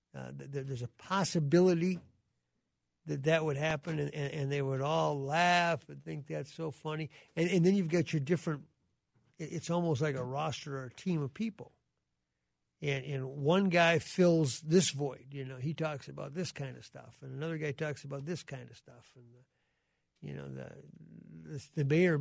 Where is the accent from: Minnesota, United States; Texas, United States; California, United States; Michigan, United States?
Michigan, United States; Gaylord; And that's a little bit like akin to where I grew up in Gaylord, you know, where you would go to the Prairie House restaurant.